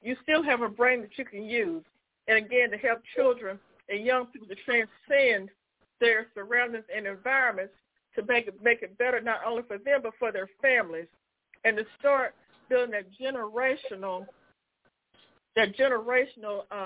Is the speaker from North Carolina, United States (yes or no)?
yes; North Carolina, United States; The first black woman who was a banker from the county where I grew up in North Carolina.